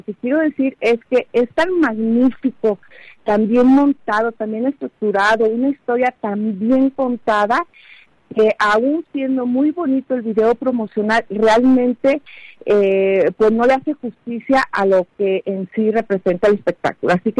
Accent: Mexico; nosotros como mexicanos, es algo que comento yo muy frecuente, que realmente nos duele mucho la muerte, pero también nos reímos de la muerte, cantamos con la muerte

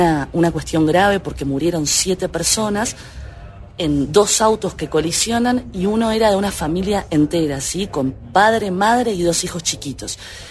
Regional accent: Uruguay; yo como saben vengo de Uruguay, que es un país pequeño en población, somos los famosos 3 millones desde que tengo memoria, y es un país muy pequeño en territorio.

